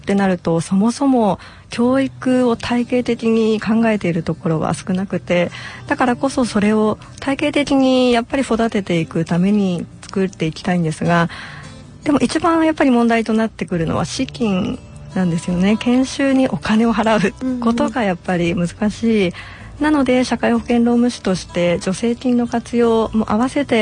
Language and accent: Japanese; Okazaki, Aichi, Japan; は愛知県の岡崎市です。